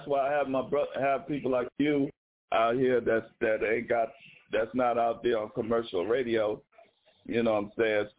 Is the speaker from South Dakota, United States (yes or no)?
no; Brooklyn, New York, United States; now in San Francisco, United States; I grew up in New York, but I live in San Francisco right now. I grew up in New York, in Brooklyn, when the hip-hop started.